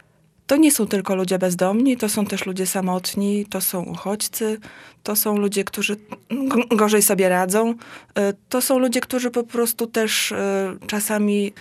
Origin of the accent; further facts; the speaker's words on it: Sopot, Pomeranian Voivodeship, Poland; ponieważ sama wychowałam się w Sopocie